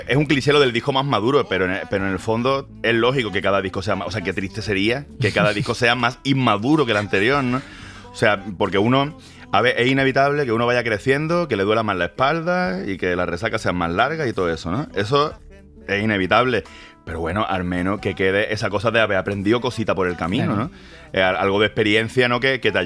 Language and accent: Spanish; Málaga, Andalusia, Spain; Es que yo nací ya con eso. Es que soy de Málaga.